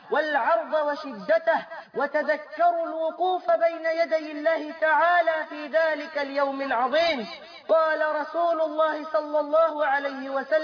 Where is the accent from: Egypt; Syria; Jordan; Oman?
Egypt; بلدنا مصر